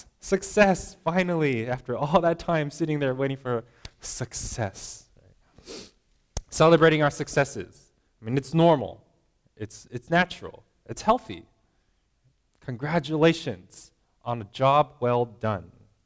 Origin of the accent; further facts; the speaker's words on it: Philadelphia, Pennsylvania, United States; So I grew up around Philadelphia, and you know, this is probably huge for them, right?